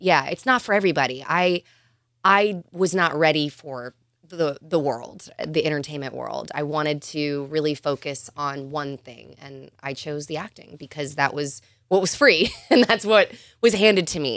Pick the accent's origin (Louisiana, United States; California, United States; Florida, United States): Louisiana, United States; And it was in Baton Rouge, Louisiana, which I thought was cool that they chose, you know, mm-hmm. my home state.